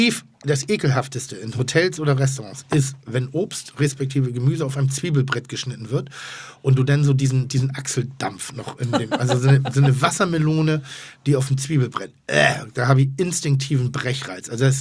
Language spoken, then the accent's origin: German; Schleswig-Holstein, Germany; Schleswig-Holsteiner.